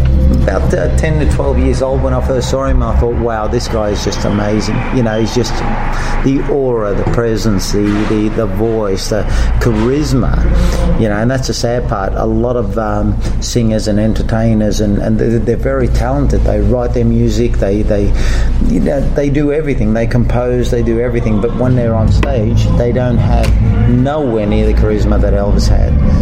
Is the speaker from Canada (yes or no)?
yes; Canada; Look, for me personally, it was basically to try and get work in my home country.